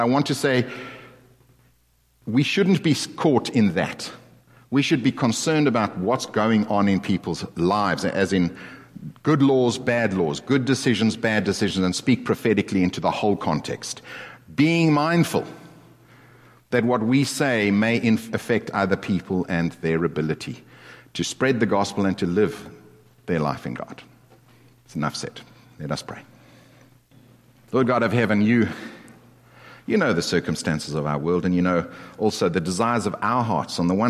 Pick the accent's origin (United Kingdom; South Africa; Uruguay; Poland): South Africa; now in United States; I came from South Africa.